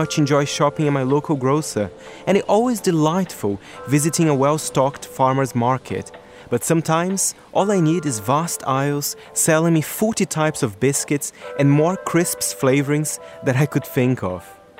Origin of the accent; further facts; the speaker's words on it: Brazil; English is a second language; now in London, United Kingdom; Growing up in Brazil